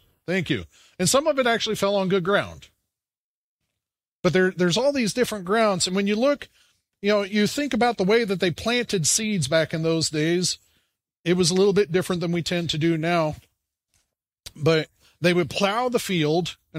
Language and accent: English; Midwest, United States; Because I'm from the Midwest and we have grass, not rocks.